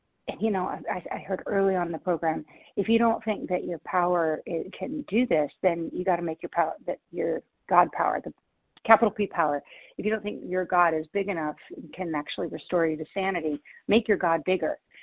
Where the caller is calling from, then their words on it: Washington, United States; I'm calling from Washington State, recovered compulsive overeater.